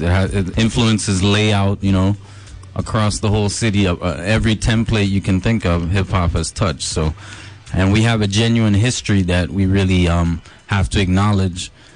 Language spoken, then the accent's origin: English; Toronto, Ontario, Canada; And in Toronto, I like to think we have quite a stake in that as well.